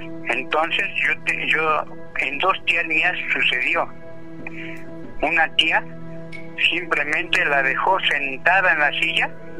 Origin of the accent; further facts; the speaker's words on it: Hidalgo, Mexico; also born or lived in State of Mexico; Yo soy nativo de Hidalgo. Uh-huh. pero viví en el Estado de México.